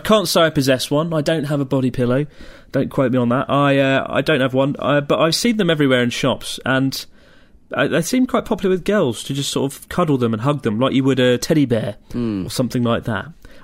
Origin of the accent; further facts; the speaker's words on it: Montreal, Quebec, Canada; I'm 21 years old, and I'm from Montreal, Canada.